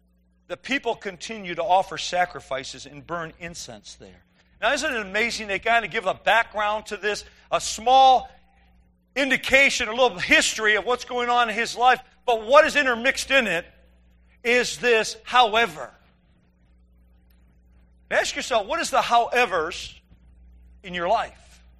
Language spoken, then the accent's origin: English; Detroit, Michigan, United States; Now, we're all from Detroit, so we know better.